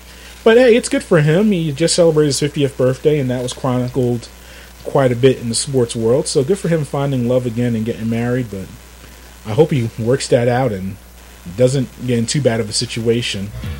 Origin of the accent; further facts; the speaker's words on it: New York, United States; I'm being a New Yorker, I have a little bit of soft side for Broadway.